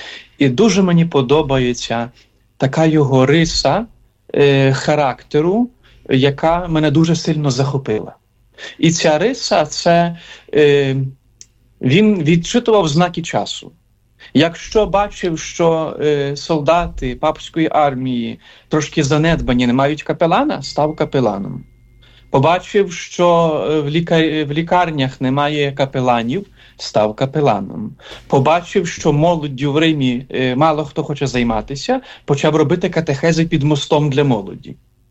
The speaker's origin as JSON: {"language": "Ukrainian", "town": "Zhytomyr", "region": "Zhytomyr Oblast", "country": "Ukraine", "said": "Я сам з Житомира, з цієї парафії."}